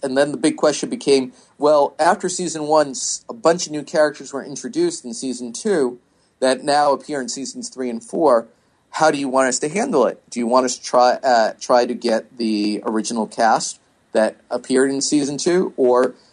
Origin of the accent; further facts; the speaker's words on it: New York, United States; well, I grew up in New York. I have family in New York.